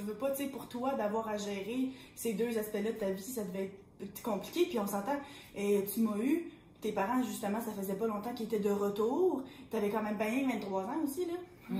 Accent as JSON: {"language": "French", "region": "Quebec", "country": "Canada", "said": "Fait que même si clairement on est québécoise, il y a quand même une partie de nous qui est bel et bien vietnamienne."}